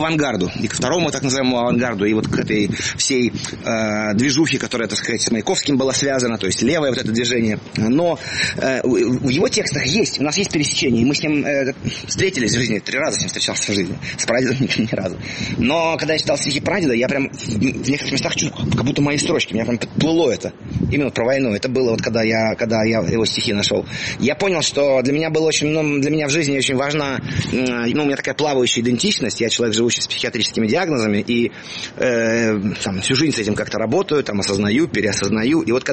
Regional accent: Moscow, Russia; Я родился в Москве, вот, жил в Москве с раннего детства.

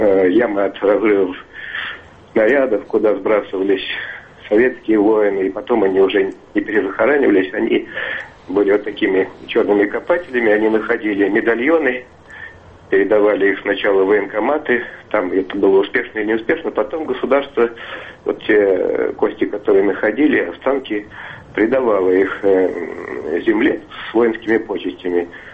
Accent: Moscow, Russia; я из Москвы.

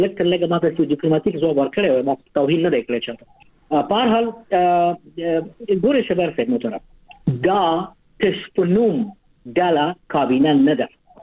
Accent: Afghanistan; مونږ نه افغانان یو نه باندې وطن دی

